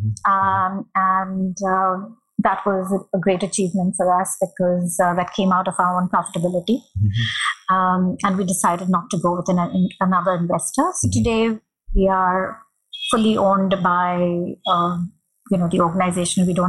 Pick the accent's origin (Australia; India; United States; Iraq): India; Mumbai, Maharashtra; I'm from Mumbai.